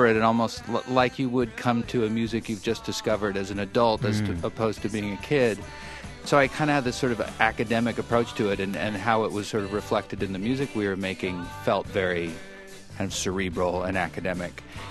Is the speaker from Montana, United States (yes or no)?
yes; Helena, Montana, United States; Yeah, and I grew up in Helena, Montana, so it was really hard to get a hold of music.